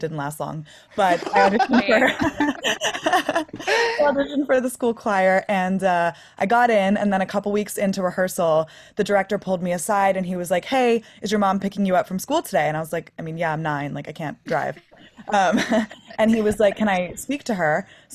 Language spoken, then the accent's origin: English; Los Angeles, California, United States; I'm born and raised in Los Angeles, which is, I think, pretty unique and definitely affects the type of music that I make, you know what I mean?